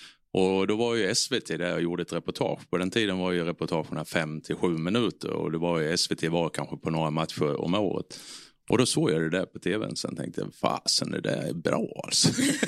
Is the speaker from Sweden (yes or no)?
yes; Norrland, Sweden; accent: Norrland dialect; now in Leksand, Sweden; Jag har ju aldrig försökt ändra min dialekt överhuvudtaget. Men för att göra mig förstådd när jag flyttade till Leksand så fick jag väl fila lite med Norrlands sandpapper